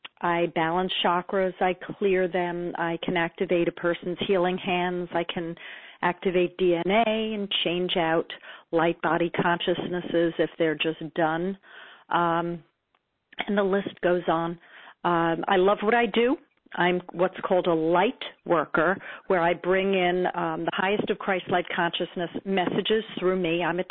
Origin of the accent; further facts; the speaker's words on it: New York, United States; Well, I'm from Long Island, and now I live in New York.